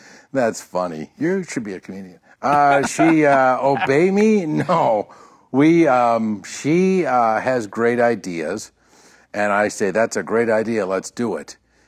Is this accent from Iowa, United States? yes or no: no; Madison, Wisconsin, United States; I grew up in Madison, Wisconsin.